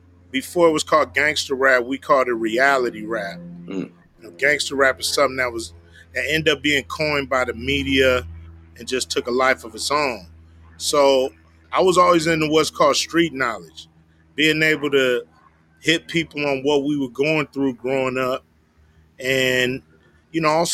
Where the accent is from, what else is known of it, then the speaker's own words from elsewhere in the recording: Los Angeles, California, United States; Van Ness and Imperial, that area.